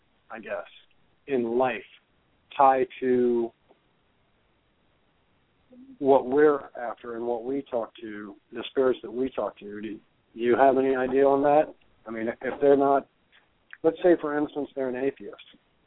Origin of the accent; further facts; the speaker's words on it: Ohio, United States; Yeah, but I grew up in Northwest Ohio, and in a little town outside of Springfield